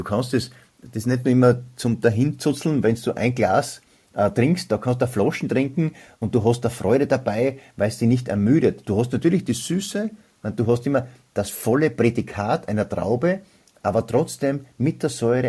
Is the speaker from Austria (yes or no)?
yes; Köflach, Styria, Austria; Ich bin ja gebürtiger Köflacher. Also jeder, der weiß, wo das ist in der Weststeiermark.